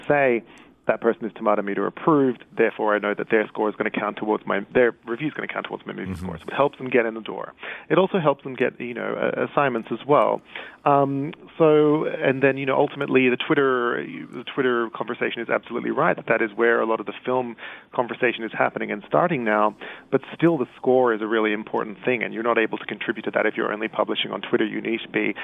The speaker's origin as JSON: {"language": "English", "country": "Australia"}